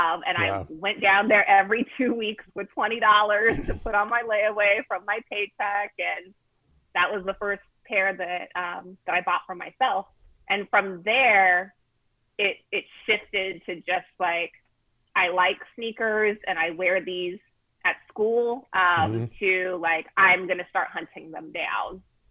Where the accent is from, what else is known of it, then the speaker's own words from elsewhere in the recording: San Diego, California, United States; I grew up in San Diego.